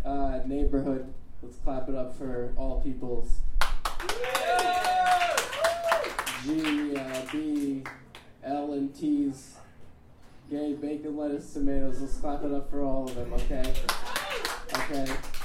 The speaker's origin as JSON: {"language": "English", "town": "Las Vegas", "region": "Nevada", "country": "United States", "also_born_or_lived": "California", "said": "From Las Vegas, Nevada."}